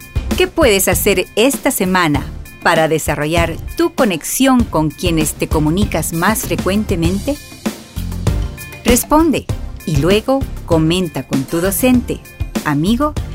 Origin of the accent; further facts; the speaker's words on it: Tecpán, Chimaltenango, Guatemala; Mis alumnos me llaman … Soy originaria de Tecpan y crecí rodeada de la naturaleza.